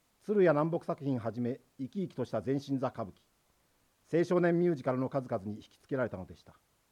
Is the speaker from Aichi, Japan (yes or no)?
yes; Nagoya, Aichi, Japan; 生まれ育ったのは愛知県名古屋市。適度に田舎で適度に都会。今思えば居心地のいいところで育ちました。母の里、岐阜県中津川市はもう一つのふるさと。